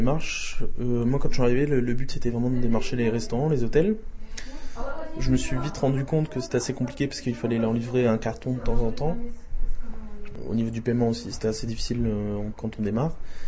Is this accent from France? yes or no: yes; France; now in Prague, Czech Republic; Je pense que le contact passe bien quand on est étranger, qu'on est français, qu'on vend un produit français, c'est très sympa.